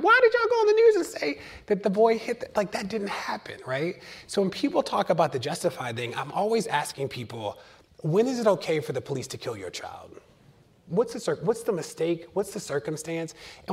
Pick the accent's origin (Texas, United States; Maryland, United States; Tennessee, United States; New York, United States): Maryland, United States; Baltimore; I'm from Baltimore, live in Baltimore, don't dislike the chief